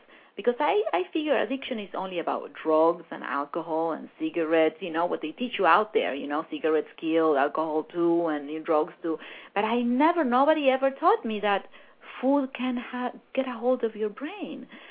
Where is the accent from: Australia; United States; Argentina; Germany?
Argentina; I grew up in Argentina, that is a meat-eating country